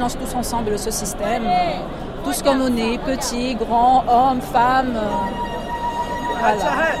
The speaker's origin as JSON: {"language": "French", "region": "Kabylie", "country": "Algeria", "said": "Je suis algérienne, kabyle."}